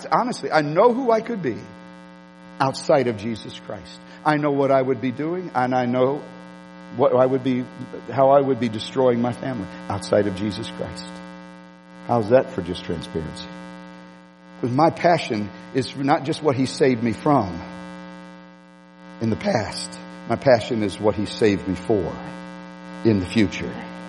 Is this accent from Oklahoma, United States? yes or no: no; East St. Louis, Illinois, United States; born there; I was born in East St. Louis. Y'all, most of you know that. I didn't live there, but I was born in East St. Louis.